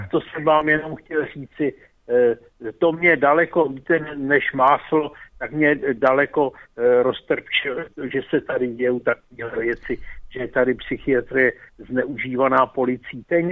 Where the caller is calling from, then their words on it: Prague, Czechia